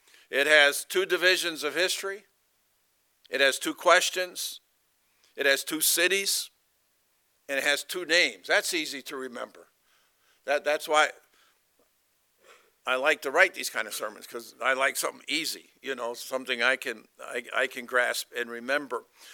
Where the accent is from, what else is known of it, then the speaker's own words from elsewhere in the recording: South Bend, Indiana, United States; born there; I was born in South Bend, Indiana. Anybody been to South Bend, Indiana?